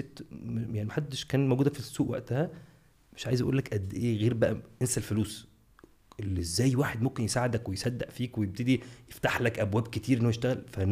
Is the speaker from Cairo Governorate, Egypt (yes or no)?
no; Alexandria, Alexandria Governorate, Egypt; انا اصلا من اسكندريه